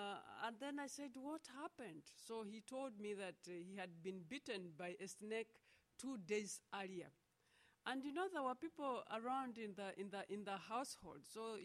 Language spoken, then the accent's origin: English; Uganda; I come from Uganda.